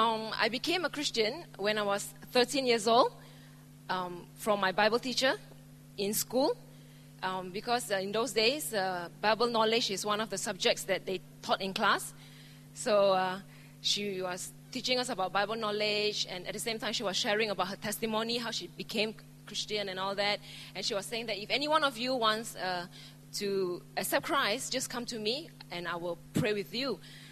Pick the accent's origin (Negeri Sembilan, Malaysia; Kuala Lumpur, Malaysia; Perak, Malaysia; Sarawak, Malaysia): Sarawak, Malaysia; Kuching; accent: Malaysian English; I come from Malaysia, the east part of Malaysia, Kuching. Have you heard of Kuching? Anybody been there? Good. It's in the island of Borneo.